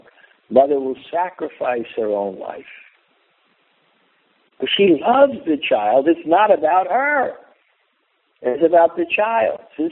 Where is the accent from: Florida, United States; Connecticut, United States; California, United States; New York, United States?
New York, United States; I'm from New York. and I'm really happy to be with my people.